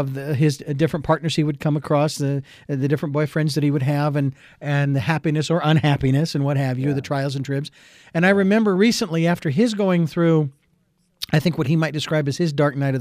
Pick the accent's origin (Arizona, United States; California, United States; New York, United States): Arizona, United States; Phoenix; Well, he and I, we were both born and raised in Phoenix.